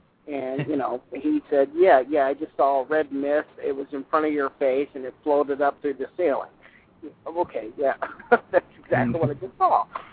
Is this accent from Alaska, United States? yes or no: no; New Orleans, Louisiana, United States; now in Branson, United States; Yeah, I am from New Orleans. I'm not there anymore. I'm up in Branson, Missouri. So, I am from New Orleans originally, and it's a haunted city.